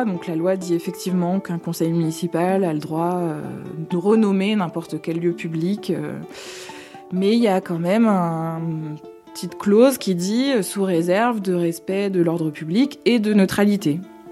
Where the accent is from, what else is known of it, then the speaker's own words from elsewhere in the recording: Paris, Île-de-France, France; now in Lambesc, France; Je venais de Paris, je travaillais en Picardie et j'aurais jamais imaginé habiter dans le sud de la France il y a une vingtaine d'années.